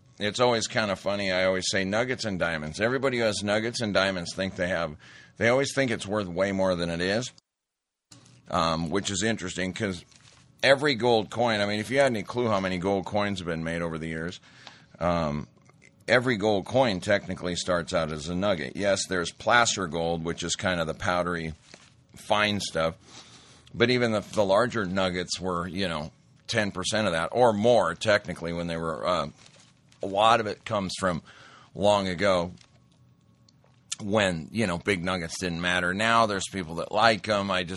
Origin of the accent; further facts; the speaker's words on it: Montana, United States; I remember growing up in Montana, and you could have jobs as long as you wanted, picking rock on farms